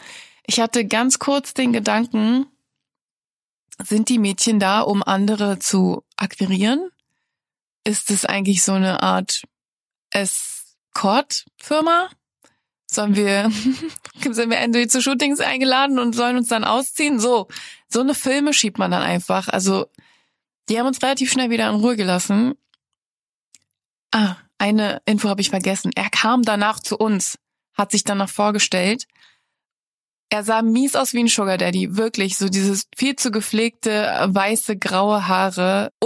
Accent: Berlin, Germany; Ja, ich komme aus Berlin, ja.

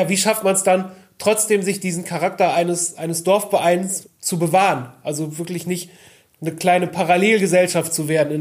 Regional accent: Haselünne, Lower Saxony, Germany; ich komme aus Haselöhne ursprünglich, ja, bin da groß geworden

